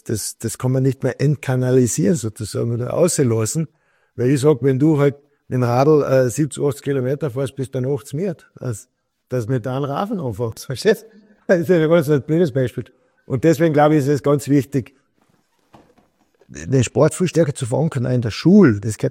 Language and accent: German; Hermagor, Carinthia, Austria; wo viel von Hermagor dort waren, von meiner Heimatstadt und in der Heimat.